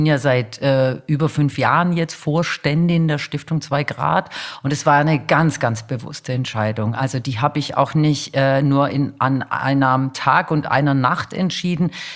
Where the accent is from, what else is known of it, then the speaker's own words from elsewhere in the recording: Stuttgart, Baden-Württemberg, Germany; Also ich komme ja aus Stuttgart.